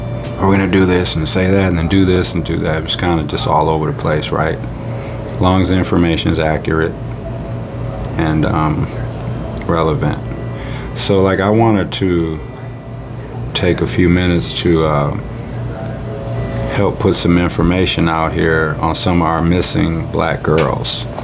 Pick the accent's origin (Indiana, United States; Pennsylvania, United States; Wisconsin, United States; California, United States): Wisconsin, United States; Milwaukee; I'm from Milwaukee and stuff, and I do a lot of stuff on Milwaukee, and I'm going to continue to do that just because where I'm from.